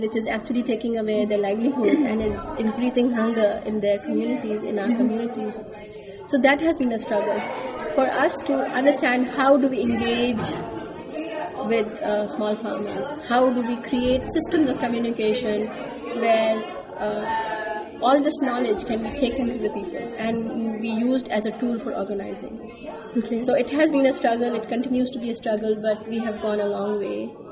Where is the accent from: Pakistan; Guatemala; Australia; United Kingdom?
Pakistan; I come from Pakistan